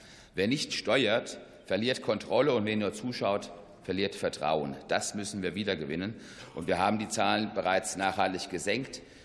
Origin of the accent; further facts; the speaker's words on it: Hesse, Germany; Wir haben in Hessen, meinem Bundesland, meinem Heimatland, es einfach gemacht.